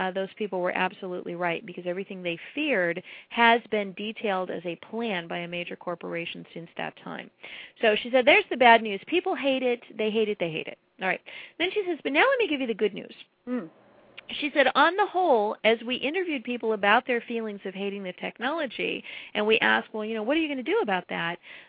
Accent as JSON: {"language": "English", "region": "New Hampshire", "country": "United States", "said": "The governor of my home state of New Hampshire appointed me as an expert to serve on the RFID study committee here."}